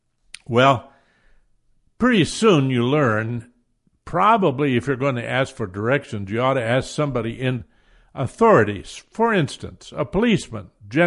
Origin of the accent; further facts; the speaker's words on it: Iowa, United States; I know in Iowa, growing up in Iowa